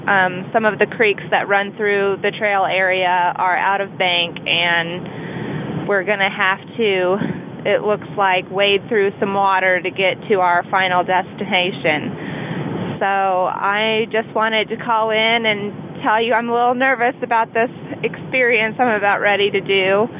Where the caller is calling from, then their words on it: Missouri, United States; I'm calling from Missouri.